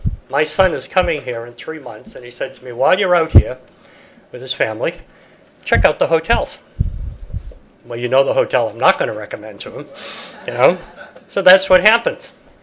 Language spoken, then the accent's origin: English; East Coast, United States; I come from East Coast, so I woke up at 4 o'clock this morning.